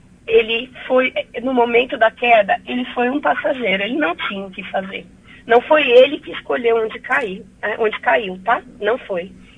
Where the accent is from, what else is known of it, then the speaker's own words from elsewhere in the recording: Monte Alto, Brazil; moved away; A gente não esquece. Eu saí de Monte Alto, mas Monte Alto não saiu de mim